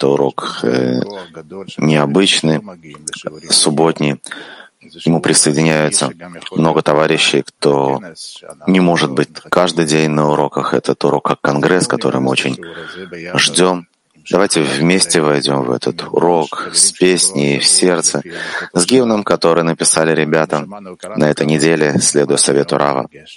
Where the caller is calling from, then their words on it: Petah Tikva, Central District, Israel; Мы десятки. 22-я и 10-я из Петах Тиквы.